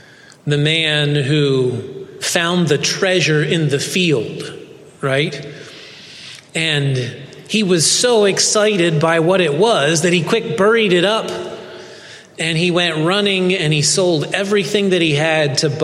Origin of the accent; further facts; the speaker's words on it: Chambersburg, Pennsylvania, United States; also born or lived in Lancaster; I'm from Lancaster, Pennsylvania. I grew up in Chambersburg in a Old Order River Brethren community.